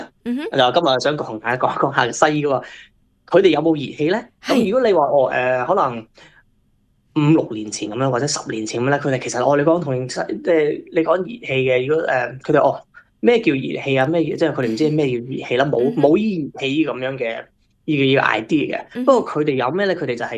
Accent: Guangdong, China; 好似我自己相信好似我哋尤其啲广东人啦我哋南方人啦

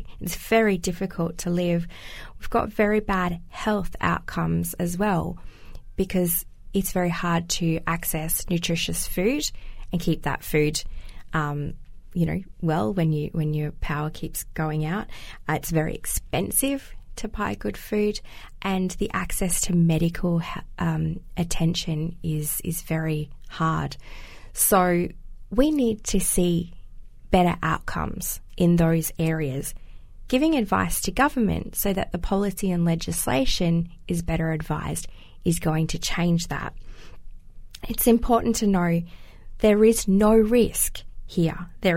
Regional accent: Northern Territory, Australia; So I come from the Northern Territory. I've been working in the Northern Territory for the last 11 years.

